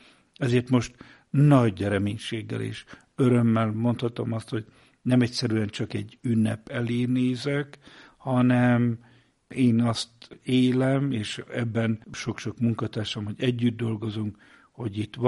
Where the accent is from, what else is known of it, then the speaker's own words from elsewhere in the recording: Geszteréd, Szabolcs-Szatmár-Bereg, Hungary; Gyermek és ifjúkoromban, a szülőfalumban, Geszteréden